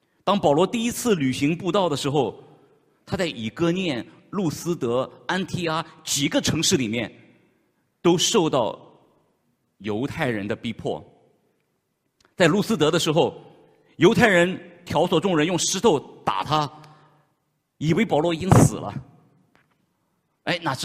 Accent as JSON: {"language": "Chinese", "country": "China", "said": "或许我们中国人很厉害的"}